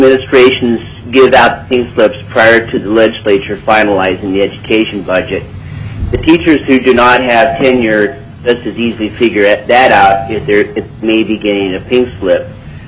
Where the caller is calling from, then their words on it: Lazy Mountain, Alaska, United States; I'm calling from Lazy Mountain